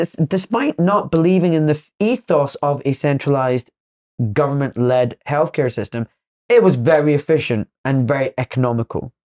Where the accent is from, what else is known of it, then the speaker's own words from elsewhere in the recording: Glasgow, Scotland, United Kingdom; I'm from Glasgow. I like to speak plain English. I can use fancy technical jargon, but listen, I'm from a working class background